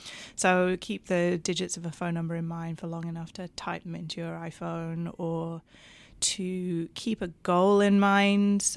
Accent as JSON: {"language": "English", "country": "United Kingdom", "said": "I am British."}